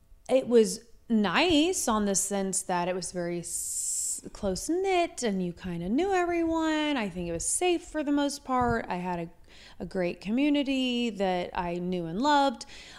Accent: Indianapolis, Indiana, United States; also born or lived in Martinsville; And I grew up, I was raised in Indianapolis until I was about 11. So okay. I did have a little city life in me. And then my mom and my stepdad decided to take us to Martinsville, which was about an hour south of Indianapolis

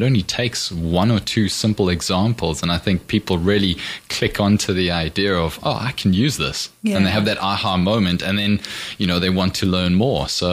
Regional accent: South Africa; moved away as an adult; also born or lived in London; now in Spain; I'm from South Africa originally, and after I finished studying university, I moved to London. Ended up being there for about 8 years before the sunny blue skies of Spain called. So I got here in about, I think it was late 2009, and been here ever since.

